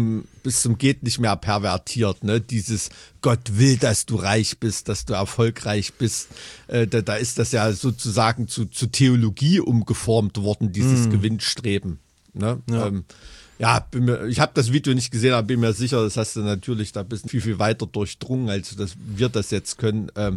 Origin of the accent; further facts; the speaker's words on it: East Germany, Germany; wo ich aufgewachsen bin, dem Neubau-Ghetto in Ostdeutschland